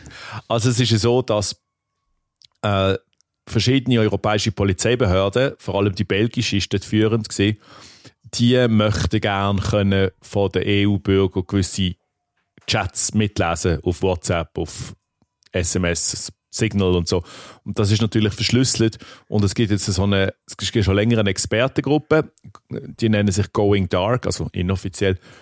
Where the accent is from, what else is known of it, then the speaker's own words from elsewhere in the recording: Hungary; das darf ich als Ungar sagen.